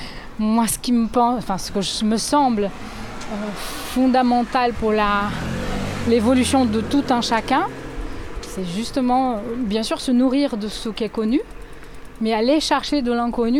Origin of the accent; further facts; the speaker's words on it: Brazil; French is a second language; now in Lille, France; en arrivant à Lille, je viens du Brésil